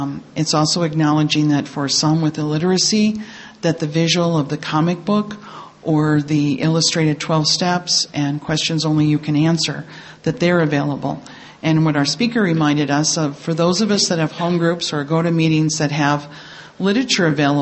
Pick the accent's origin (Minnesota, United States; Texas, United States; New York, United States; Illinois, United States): Minnesota, United States; Minneapolis; I'm from Minneapolis, Minnesota, which is known as Area 36 within our service structure.